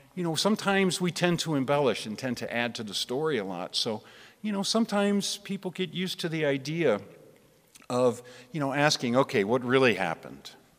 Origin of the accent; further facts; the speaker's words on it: St. Louis, Missouri, United States; now in Columbia, United States; means that I am a member of the Show Me State. And, you know, for those of you who've lived here, I grew up in St. Louis, and now I find myself in Columbia. It's great to be back at home for a while.